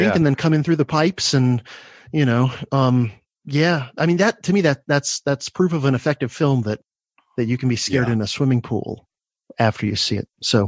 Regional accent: Florida, United States; And I grew up in Florida, so guess what? I'm in and around the water all the time from the time I'm a toddler.

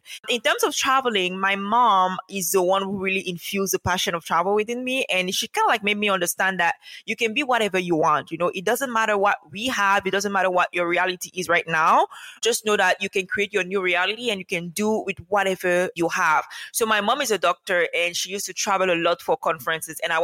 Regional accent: Cameroon; So I grew up in Cameroon with a family of four, meaning four including me.

